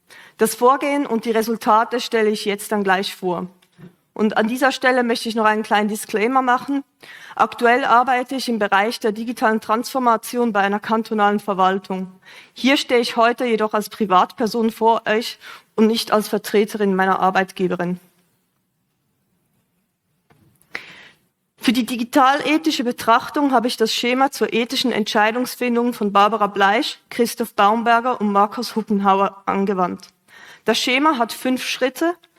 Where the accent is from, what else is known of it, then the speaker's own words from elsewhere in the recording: Zurich, Switzerland; dass ich 2014 als Zürcherin, die im Ausland lebte, nicht online wählen oder abstimmen konnte.